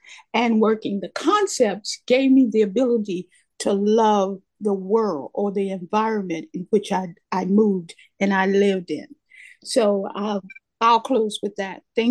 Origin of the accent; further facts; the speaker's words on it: California, United States; I come from Southern California, and I was a part of several people who started up many ACA groups